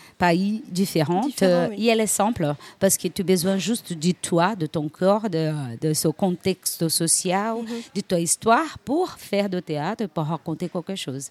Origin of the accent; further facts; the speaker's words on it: Rio de Janeiro, Brazil; French is a second language; Je suis brésilienne, je viens de Rio de Janeiro.